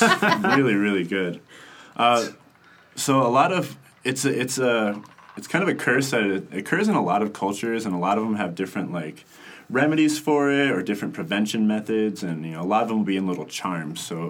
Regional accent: Las Vegas, Nevada, United States; I'm from Las Vegas. Like, I've heard that my whole life.

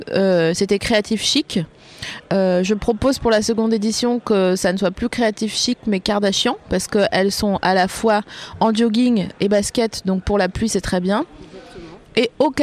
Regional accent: France; c'est plus fidèle à ce qu'on ressent en tant que Français

